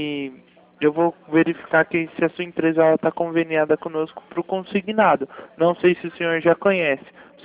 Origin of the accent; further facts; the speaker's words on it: São Paulo, Brazil; Eu sou do estado de São Paulo, Paulo.